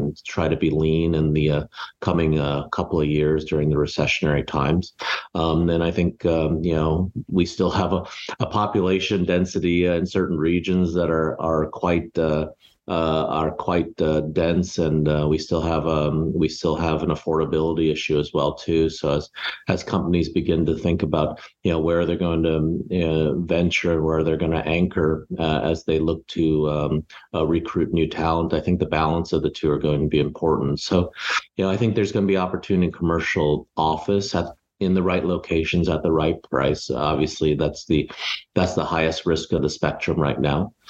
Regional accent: Hoboken, New Jersey, United States; moved away; And then having been born and raised in Hoboken, New Jersey, and grown up on the East Coast and then migrating west

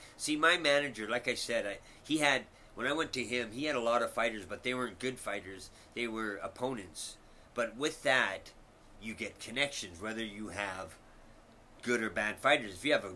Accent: Vancouver, British Columbia, Canada; I was from Vancouver, but I was living in Calgary

